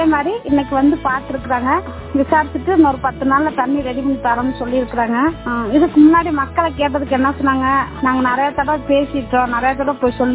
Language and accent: Tamil; Vandiyur, Tamil Nadu, India; born there; வண்டியூர் வந்து என்னுடைய பிறந்த ஊரு.